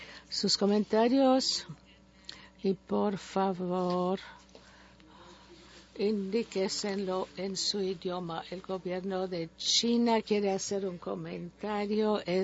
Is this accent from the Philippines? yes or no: yes; Baguio, Cordillera Administrative Region, Philippines; mi pueblo, los Ibaloy, en Baguio City, en Filipinas.